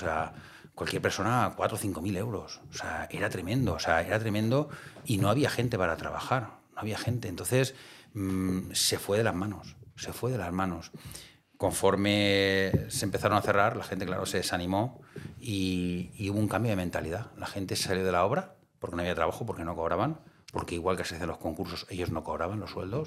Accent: Alicante, Valencian Community, Spain; Yo en la zona de Levante, que yo soy de Alicante

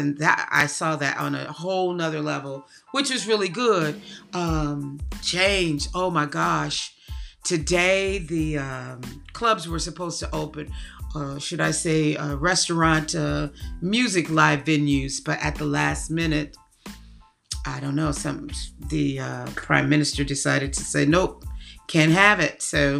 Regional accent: Gary, Indiana, United States; it reminds me like how I grew up anyway in America and Gary.

